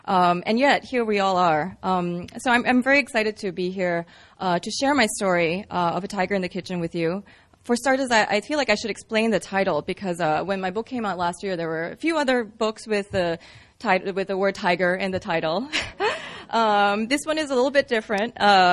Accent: Singapore; when I was growing up in Singapore

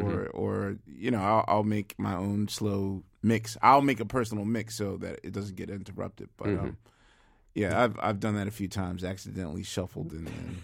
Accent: Philadelphia, Pennsylvania, United States; Not to mention, I come from Philadelphia, in which, the sound of Philadelphia is the sound of syncopated Latin rhythms mixed with orchestral music.

